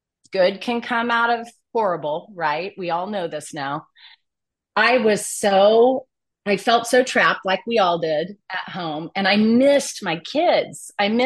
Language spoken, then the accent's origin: English; Wichita, Kansas, United States; And we moved back to Wichita. We're from Wichita, my husband